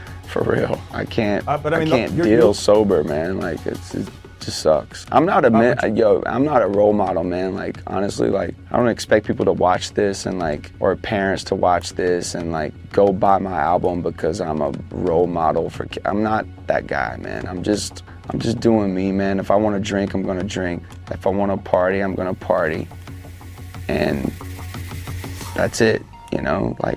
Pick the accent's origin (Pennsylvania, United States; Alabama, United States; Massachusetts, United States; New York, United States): Alabama, United States; I mean, I'm from the South, you know, that shit don't fly. In Alabama, there are grandparents alive today